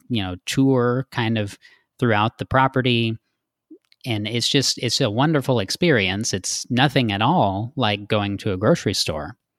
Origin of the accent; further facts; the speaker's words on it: Texas, United States; outside of my hometown in the middle of nowhere, Texas